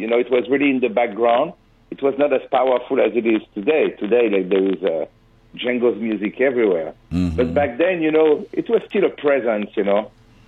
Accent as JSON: {"language": "English", "town": "Fontainebleau", "region": "Île-de-France", "country": "France", "tie": "born or raised there", "said": "I'm from France. So I grew up in Fontainebleau, like near Fontainebleau, which is the hometown"}